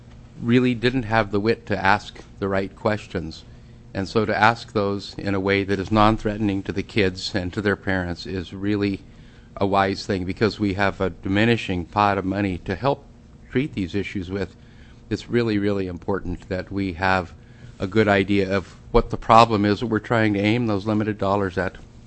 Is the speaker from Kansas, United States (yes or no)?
no; Sitka, Alaska, United States; I'm from Sitka, and I'd like to testify in favor of this.